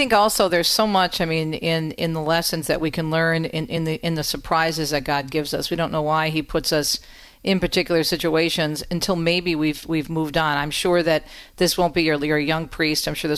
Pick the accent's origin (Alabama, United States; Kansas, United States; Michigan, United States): Michigan, United States; Pray for the state of Michigan, please, my home state.